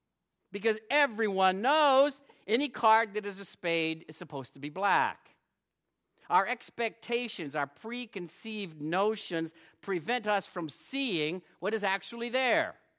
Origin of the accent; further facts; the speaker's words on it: Phoenix, Arizona, United States; Hey, man, I'm from Phoenix. What do I know about driving in the snow, right?